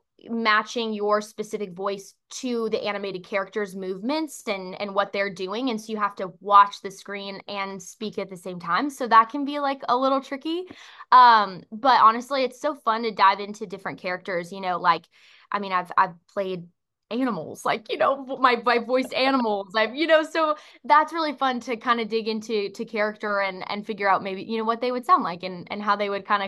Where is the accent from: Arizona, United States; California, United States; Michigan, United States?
California, United States; Apple Valley; also born or lived in Huntington Beach; So, yes, I grew up, born and raised in Apple Valley, and then I did move to Huntington Beach in my late high school years.